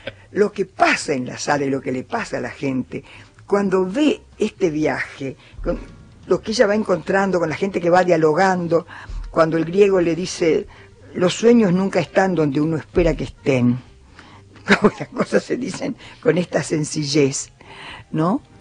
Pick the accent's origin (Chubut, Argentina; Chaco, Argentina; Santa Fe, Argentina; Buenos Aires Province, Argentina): Chaco, Argentina; Yo soy chaqueña, pero no soy tonta.